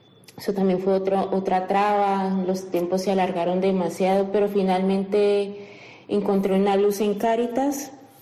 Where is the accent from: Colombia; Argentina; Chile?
Colombia; now in Spain; de nacionalidad colombiana. Vengo a contarles un poco de mi historia. Salí de Colombia por situación económica, decidí venir a España.